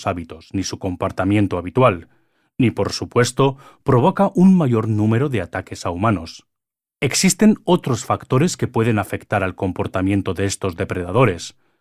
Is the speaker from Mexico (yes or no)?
no; New Zealand; Toda mi infancia la pasé en Nueva Zelanda.